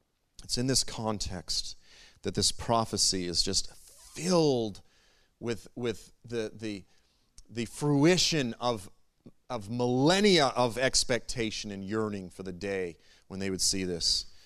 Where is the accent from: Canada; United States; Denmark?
United States; where are you from? And, you know, then I'm like, well, I'm from America, howdy.